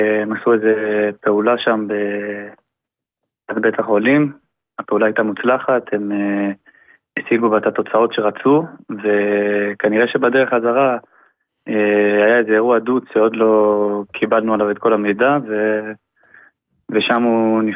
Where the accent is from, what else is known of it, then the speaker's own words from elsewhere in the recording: Jerusalem, Jerusalem District, Israel; אנחנו מירושלים, מפסגת זאב.